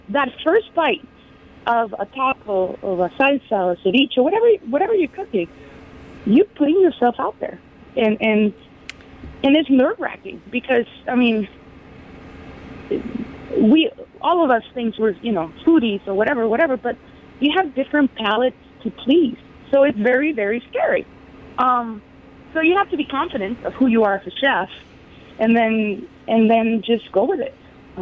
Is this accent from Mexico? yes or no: yes; Navojoa, Sonora, Mexico; Like Sonora. I'm from Navajo, Sonora, being the last city of the state